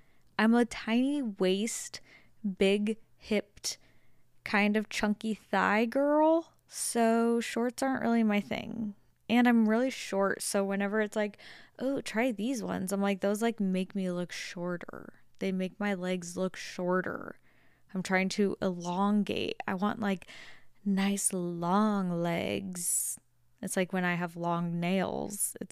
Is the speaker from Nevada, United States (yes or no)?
yes; Las Vegas, Nevada, United States; When I tell you, I'm from Las Vegas. We don't have anything that's green.